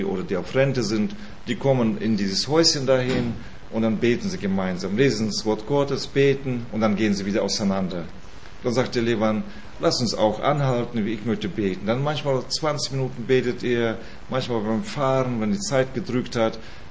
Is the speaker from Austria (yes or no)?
no; Almaty Region, Kazakhstan; in Alma-Ata, das ist meine Heimat, wo ich geboren bin. So 40, 50 Kilometer entfernt bin ich geboren in Kasachstan.